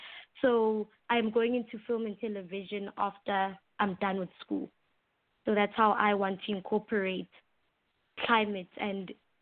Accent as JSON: {"language": "English", "town": "Witbank", "region": "Mpumalanga", "country": "South Africa", "tie": "born or raised there", "said": "I'm in Witbank most of the time, which is my hometown."}